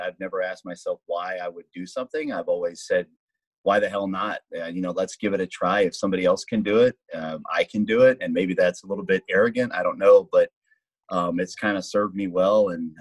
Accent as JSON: {"language": "English", "region": "Texas", "country": "United States", "moved": "yes", "said": "I'm originally from South Texas, Texas. So I guess there's a piece of me that's an independent spirit. I'm a Texan through and through"}